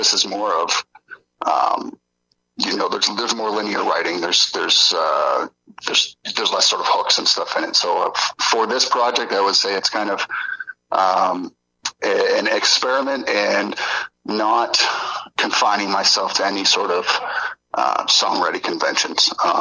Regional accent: Hamilton, Ontario, Canada; I grew up in Hamilton

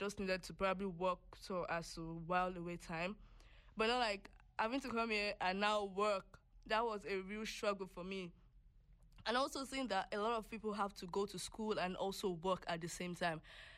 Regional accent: Nigeria; now in Canada; So obviously I'm Nigerian, and coming to Canada was like my first time ever leaving Nigeria, ever.

